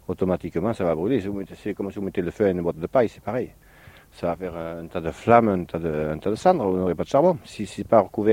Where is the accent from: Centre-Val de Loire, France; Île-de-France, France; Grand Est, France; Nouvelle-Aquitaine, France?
Nouvelle-Aquitaine, France; Chourgnac; Affirmatif, je suis des Chourgnacs, oui.